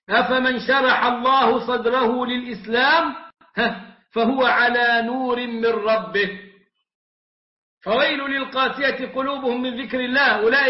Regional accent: Egypt; عندنا كمصريين يجامل بعضنا بعضا بلفظ النور هذا

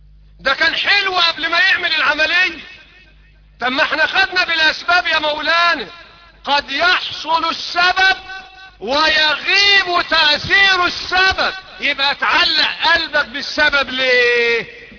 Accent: Egypt; اللهم اجعل بلدنا مصر بلد امن وامان ورخاء واستقرار

